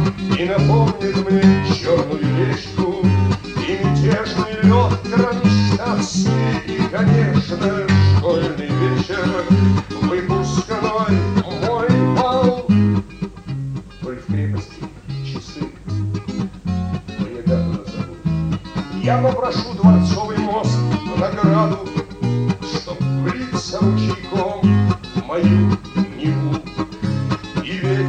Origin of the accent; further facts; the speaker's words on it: Saint Petersburg, Russia; потому что я коренной ленинградец, и я считаю своим долгом как можно больше рассказывать о моем городе.